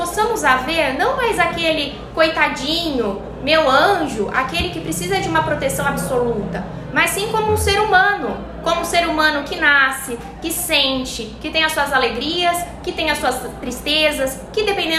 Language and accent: Portuguese; Itápolis, São Paulo, Brazil; eu estou imensamente feliz em dar uma palestra aqui em Itápolis, que é a minha cidade natal.